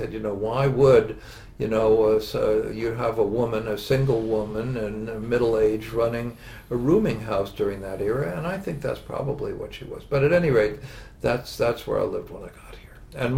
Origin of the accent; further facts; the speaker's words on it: New York, United States; I was an I from the New York area.